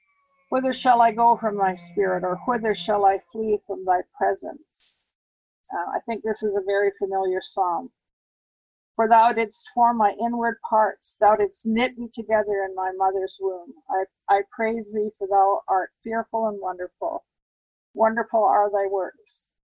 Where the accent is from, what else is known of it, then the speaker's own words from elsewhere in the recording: Saskatoon, Saskatchewan, Canada; So like my grandparents, I grew up in Saskatoon, Saskatchewan.